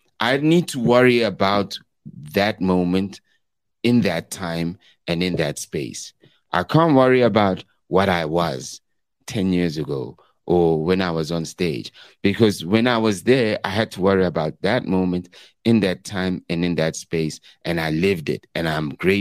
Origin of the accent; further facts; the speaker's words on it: Katlehong, Gauteng, South Africa; because I'm from Leondale, Katlehong, and I done did what I did and I'm still doing what I'm doing.